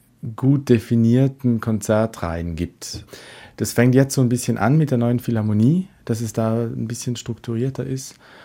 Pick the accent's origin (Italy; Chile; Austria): Italy; Sterzing, Trentino-Alto Adige; Mein Vater war der Leiter der Musikschule in meiner Heimatstadt in Sterzing. Das ist die erste Stadt, wenn man von Österreich oder Deutschland kommt und über den Brenner fährt nach Süden.